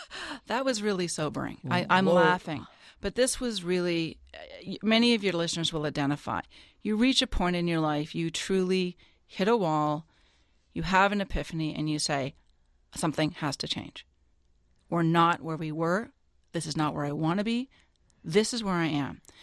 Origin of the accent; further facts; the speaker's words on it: Canada; I attended the University of Toronto. I'm Canadian originally